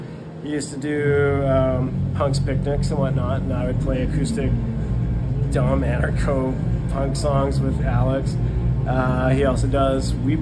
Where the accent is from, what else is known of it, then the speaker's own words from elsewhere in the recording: Edmonton, Alberta, Canada; We're from Edmonton, Alberta, Canada.